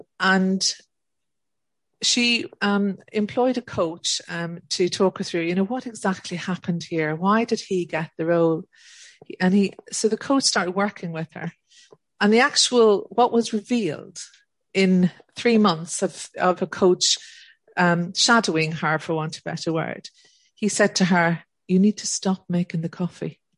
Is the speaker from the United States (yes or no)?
no; Ireland; I grew up in Ireland in a very Catholic country with a very small diversity, well, if anything, of people.